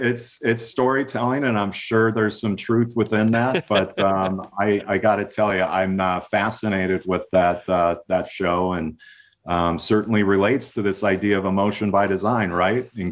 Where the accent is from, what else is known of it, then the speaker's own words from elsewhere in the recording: Minnesota, United States; I was from Minnesota, far away from that.